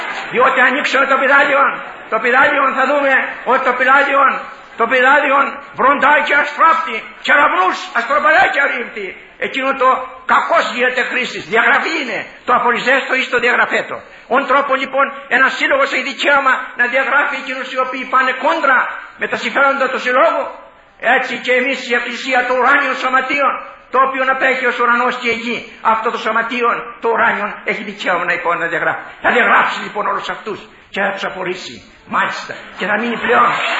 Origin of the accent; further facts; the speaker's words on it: Greece; Εφτάσαμε κι εμείς σε αυτήν κατάσταση να πούμε: «Ντρεπόμεθα γιατί είμαι Έλληνες!»